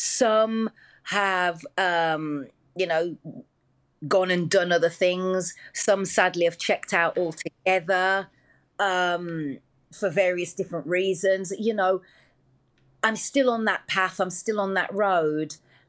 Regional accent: Wolverhampton, West Midlands, United Kingdom; Yeah, I was just … from Wolverhampton.

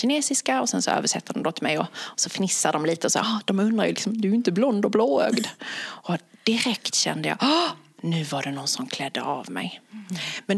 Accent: Sweden; born there; first language Swedish; Även om jag är född i Sverige, jag har bara ett modersmål, jag kan bara prata svenska, kan inte prata något annat språk, men engelska som man har lärt sig i skolan.

